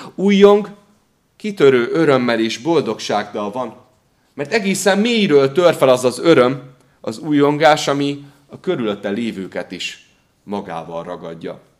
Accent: Nyíregyháza, Szabolcs-Szatmár-Bereg, Hungary; Én bár nyíregyházi vagyok, de rengeteg időt töltöttem anyai nagymamámnál még gyermekkoromban, Nagycserkeszen.

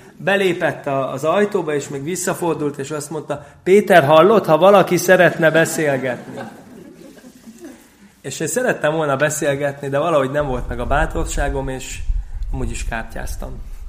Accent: Balatonfüred, Veszprém County, Hungary; Balatonfüredről származom, és édesapám is lelkész volt ott Füreden

